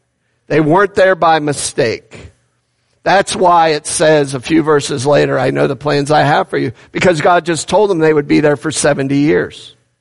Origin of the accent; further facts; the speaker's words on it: Cleveland, Ohio, United States; I grew up in Cleveland, Ohio.